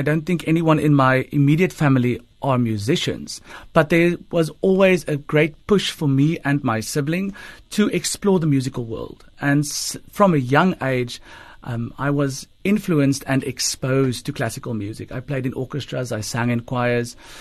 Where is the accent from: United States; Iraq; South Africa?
South Africa; Kempton Park, Gauteng; born there; No, I was born in Kempton Park in Johannesburg, okay. And then I moved there when I went to university.